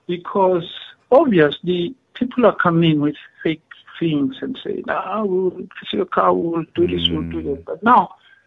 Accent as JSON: {"language": "English", "town": "Tembisa", "region": "Gauteng", "country": "South Africa", "tie": "born or raised there", "second_language": "English", "said": "I was born in Alexander, grew up in Tembisa. I'm a Tembisan."}